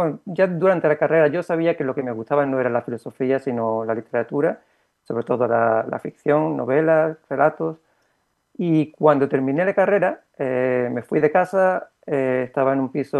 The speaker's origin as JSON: {"language": "Spanish", "town": "Málaga", "region": "Andalusia", "country": "Spain", "said": "Sí, aquí es de donde soy."}